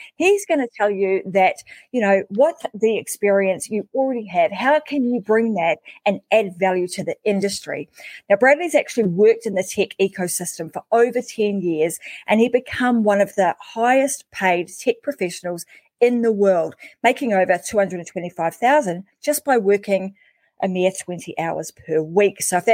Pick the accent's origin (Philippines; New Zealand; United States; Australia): New Zealand; I've been over in my home country, New Zealand